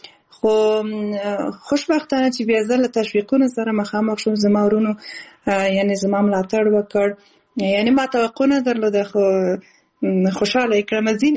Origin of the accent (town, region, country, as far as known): Balkh, Afghanistan; born there; also born or lived in Khost / Kabul / Kunduz